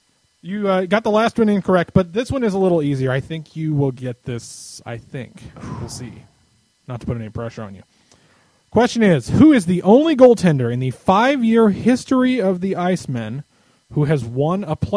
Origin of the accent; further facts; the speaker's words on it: Indianapolis, Indiana, United States; I grew up in Indy, and I heard men's league players there using it all the time.